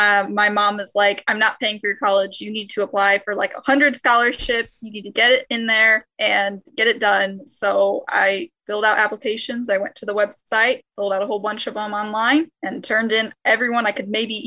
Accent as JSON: {"language": "English", "town": "Waterville", "country": "United States", "said": "I'm from Waterville area."}